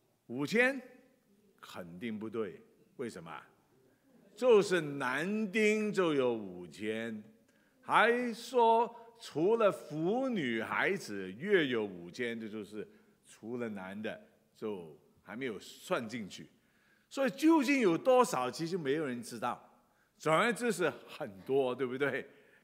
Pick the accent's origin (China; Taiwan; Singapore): China; 你觉得我们中国人是不是一讲吃的就很精神呢？